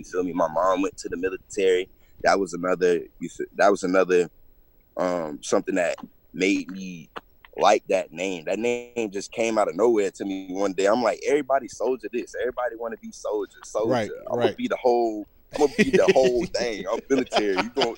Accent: Clearwater, Florida, United States; No, sir. I'm from Clearwater, Florida.

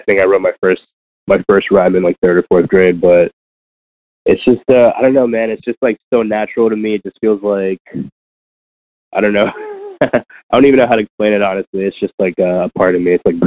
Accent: Miami, Florida, United States; Obviously, I'm from Miami, but it's not New York

